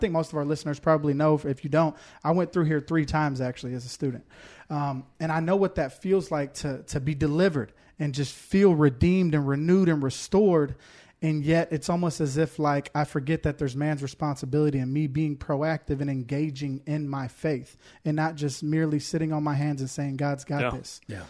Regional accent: Houston, Texas, United States; I'm from Houston originally.

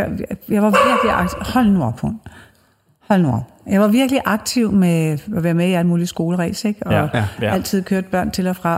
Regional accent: Søllerød, Capital Region of Denmark, Denmark; Og det gør den jo også hjemme, der hvor jeg kommer fra.

